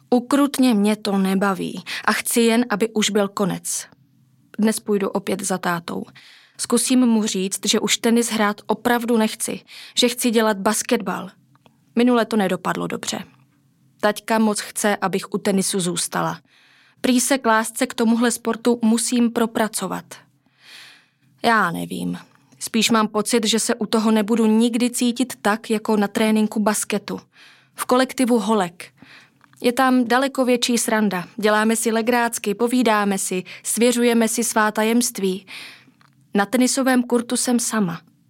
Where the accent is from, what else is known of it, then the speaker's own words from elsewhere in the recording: Kyjov, South Moravian Region, Czechia; Kyjov, odkud pocházím, je malé město.